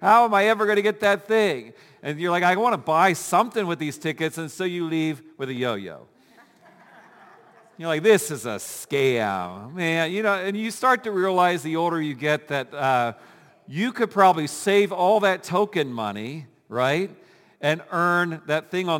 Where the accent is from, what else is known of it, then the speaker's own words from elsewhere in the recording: Ohio, United States; Now, when I was growing up, I grew up in Ohio, and we had something different.